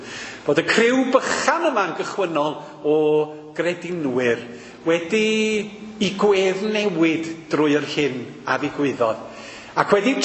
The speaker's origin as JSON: {"language": "Welsh", "region": "Wales", "country": "United Kingdom", "said": "Dwi'n cefnogi bob rambat o Gymru, da chi'n gwybod? Fel gog."}